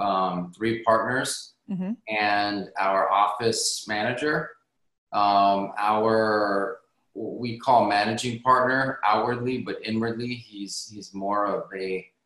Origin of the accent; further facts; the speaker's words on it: Southwest, United States; So, I grew up in the Southwest as well.